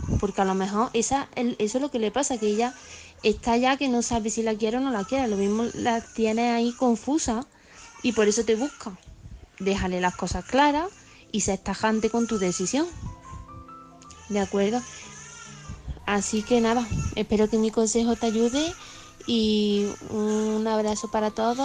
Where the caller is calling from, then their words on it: Córdoba, Andalusia, Spain; corresponsal de Córdoba.